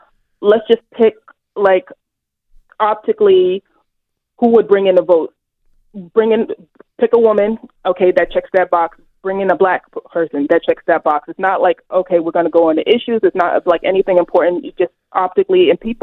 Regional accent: Brooklyn, New York, United States; I'm from Brooklyn, New York, which is a very liberal place.

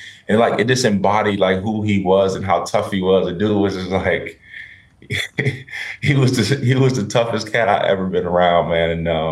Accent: Minnesota, United States; but I born and raised in Minnesota, still got a little Vikings love for me.

